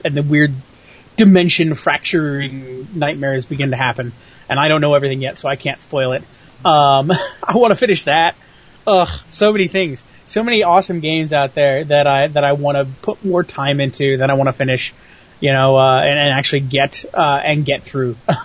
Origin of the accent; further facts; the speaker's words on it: United States; As an American, terrifying.